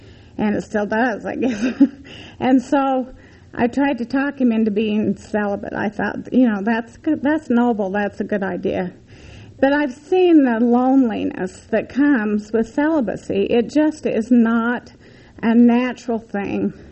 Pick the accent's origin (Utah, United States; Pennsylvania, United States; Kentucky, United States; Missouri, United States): Utah, United States; Logan; We grew up in Logan. It was a wonderful town to grow up in upper middle class families.